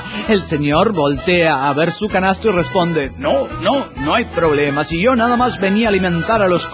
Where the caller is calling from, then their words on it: Cuernavaca, Morelos, Mexico; de Cuernavaca, Morelos